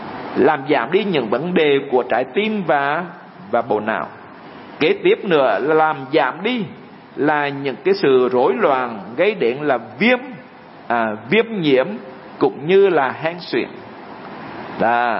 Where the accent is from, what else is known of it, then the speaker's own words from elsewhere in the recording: Hue, Thừa Thiên Huế, Vietnam; also born or lived in Ho Chi Minh City; chúng tôi quê ở ngoài Huế á, rồi đùng một cái bay vào Sài Gòn học.